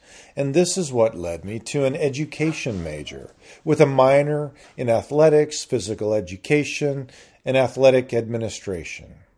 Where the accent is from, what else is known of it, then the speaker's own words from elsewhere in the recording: California, United States; moved away as an adult; But just making a college team in my home state of Southern California, the mecca for baseball in the United States, I probably wasn't even going to make it on a college team.